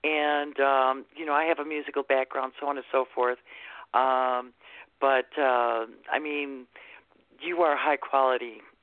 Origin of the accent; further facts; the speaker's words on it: Detroit, Michigan, United States; I'm from Motown. I grew up on that stuff, you know.